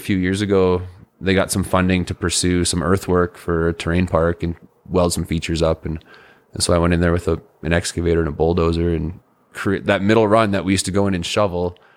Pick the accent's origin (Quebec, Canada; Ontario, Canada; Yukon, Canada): Yukon, Canada; Dawson; growing up in Dawson, it's just a small northern mining kind of touristy town.